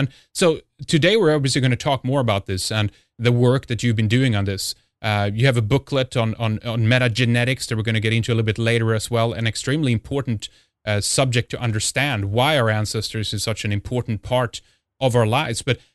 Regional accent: Sweden; from Sweden.

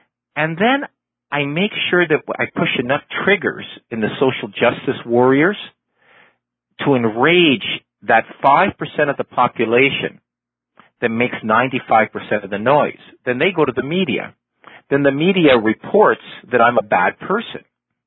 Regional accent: Toronto, Ontario, Canada; the city of Toronto, which is my hometown here, is split into municipal wards

